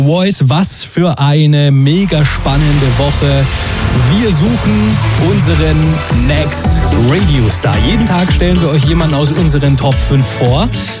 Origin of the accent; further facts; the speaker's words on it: Bavaria, Germany; Schau, ich bin Mittelfranke.